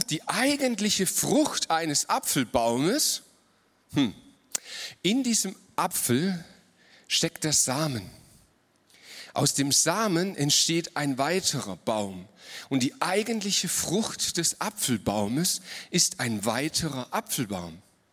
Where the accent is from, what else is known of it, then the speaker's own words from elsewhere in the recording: Baden-Württemberg, Germany; Nicht im Schwabenland geboren. Und jetzt bin ich in Ermstal aufgewachsen